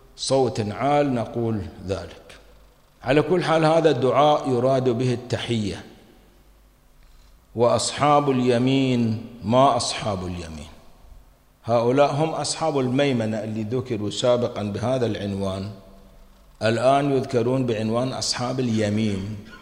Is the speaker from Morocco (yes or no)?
no; Kuwait; هذا الشجرة معروفة عندنا في الكويت معروف